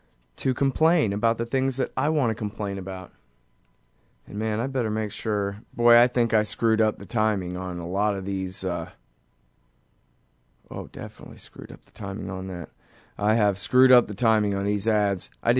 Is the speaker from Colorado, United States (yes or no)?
no; Texas, United States; I'm saying it wrong. Sorry, I'm from Texas.